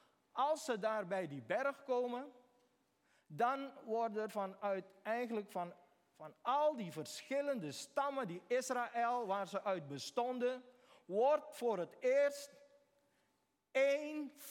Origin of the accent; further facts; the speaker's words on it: Beekhuizen, Paramaribo, Suriname; Ik kom uit Suriname. Ik kom uit Beekhuizen.